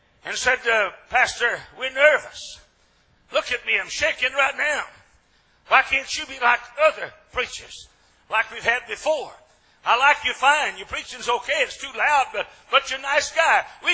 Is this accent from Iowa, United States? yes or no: yes; Iowa, United States; moved away as an adult; now in Texas, United States; My family, I'm from Iowa. My family sent me down here to Texas because I had a daughter down here in Texas